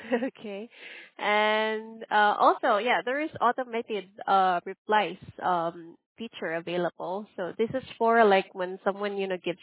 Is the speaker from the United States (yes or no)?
no; Philippines; Oh, okay. You knew that I'm Filipino.